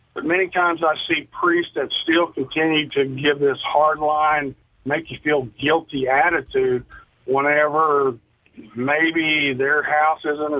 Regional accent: Texas, United States; and I'm from Texas, so excuse me

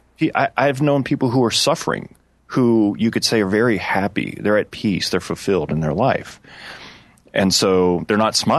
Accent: the South, United States; I'm from the South, so that's what we do.

